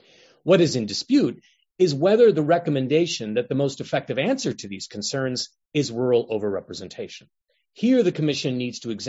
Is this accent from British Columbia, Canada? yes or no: yes; Vancouver, British Columbia, Canada; also born or lived in Williams Lake / Cassiar / Port McNeil; I'm from BC originally. I was born in Vancouver, and growing up, I lived all over BC, places like Williams Lake, Wildwood, Maclise Lake in the central interior, Cassiar in the far north, Port McNeil on Vancouver Island, and nearly every suburb of Vancouver